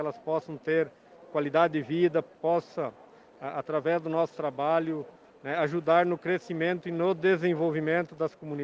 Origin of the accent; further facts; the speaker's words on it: Pinhal, Rio Grande do Sul, Brazil; aqui é o Alto Uruguai, eu sou lá do Médio Alto Uruguai, Pinhal, na região de Frederico, Palmeiras das Missões